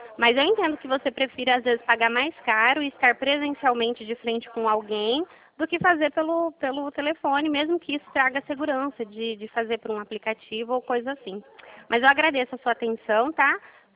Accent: Dracena, São Paulo, Brazil; sou do estado de São Paulo. A minha cidade chama Dracena.

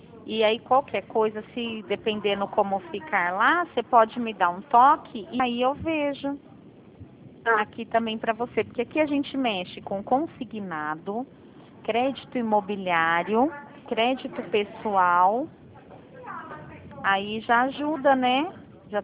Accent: Araraquara, São Paulo, Brazil; Nós somos de Araraquara.

